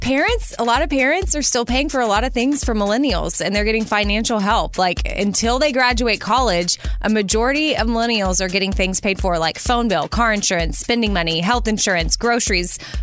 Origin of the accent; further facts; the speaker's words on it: Texas, United States; I grew up in Texas right next to Louisiana.